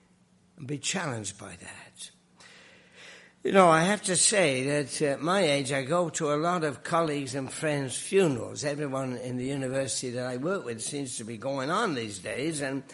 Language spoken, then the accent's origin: English; England, United Kingdom; When I was growing up in England in a Christian home